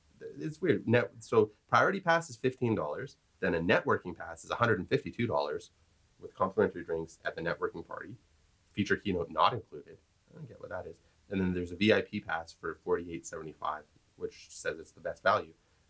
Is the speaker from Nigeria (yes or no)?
no; North Vancouver, British Columbia, Canada; I've actually got a friend who I grew up with in North